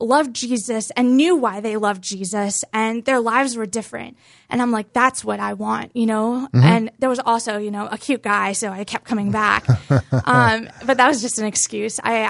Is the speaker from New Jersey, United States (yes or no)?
no; Boca Raton, Florida, United States; I'm originally from Boca Raton, Florida. So growing up, I mean, I always went to church on Sunday with my family